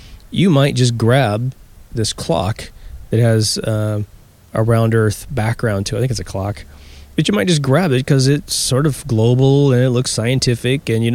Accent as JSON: {"language": "English", "town": "Chanute", "region": "Kansas", "country": "United States", "tie": "born or raised there", "said": "in my hometown of Chanute, Kansas"}